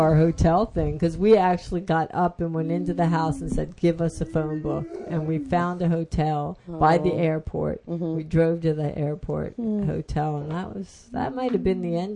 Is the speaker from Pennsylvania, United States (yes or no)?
yes; Philadelphia, Pennsylvania, United States; I grew up in Philadelphia, so I know Philadelphia, but it was like the worst, absolute worst part of Philadelphia.